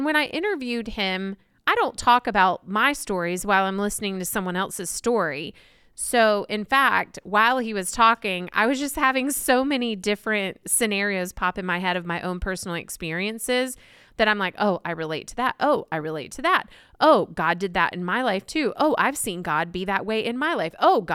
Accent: East Coast, United States; He's from the West Coast. I'm from the East Coast.

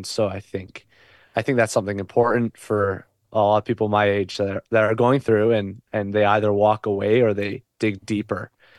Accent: British Columbia, Canada; I'm 19 right now. I've grown up in smaller towns. I'm actually from Canada, from British Columbia, so over kind of the West Coast area. I'm a little bit inland though

